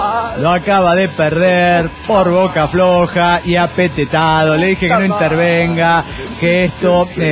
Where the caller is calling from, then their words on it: Tultitlán, State of Mexico, Mexico; monitorista de Tultitlán.